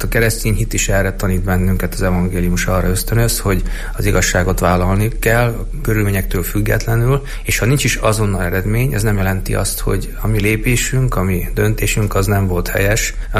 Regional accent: Slovakia; Én magam sohasem gondolkodtam abban, hogy elhagyjam a szülőföldemet.

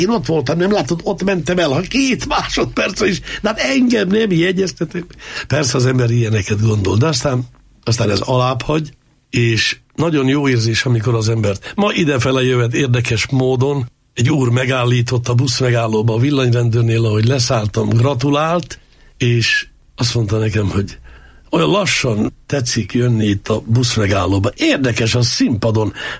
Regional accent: Miskolc, Borsod-Abaúj-Zemplén, Hungary; born there; Én, aki egy olyan helyen születtem, Miskolcon, a régi Dankó Pista utcán, az úgynevezett Gordonyban, ahol nagyon vegyes lakosság volt, de nagyon sokan laktunk ott, mi romák is.

